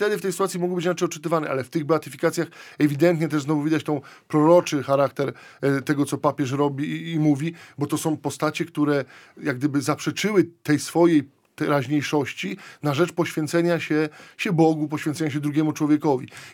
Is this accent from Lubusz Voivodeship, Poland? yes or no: no; Tarnów, Lesser Poland, Poland; kiedy papież przyjeżdża do Tarnowa, to jest moje rodzinne miasto